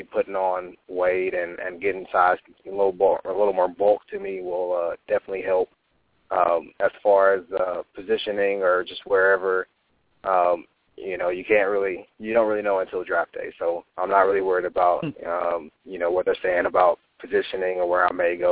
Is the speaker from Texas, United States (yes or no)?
yes; Lufkin, Texas, United States; I'll be back in my hometown of Lufkin, watching it with the family and some friends